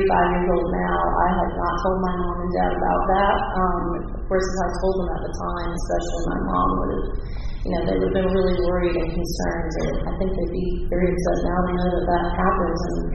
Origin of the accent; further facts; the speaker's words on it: Stokesdale, North Carolina, United States; So I'm from Stokesdale, North Carolina, which is just north of Winston-Salem. I grew up in a gun-owning and hunting family.